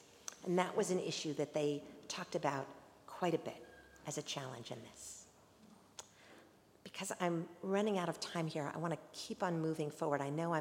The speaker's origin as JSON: {"language": "English", "country": "United States", "said": "That's a very interesting point for me to bring up as an American"}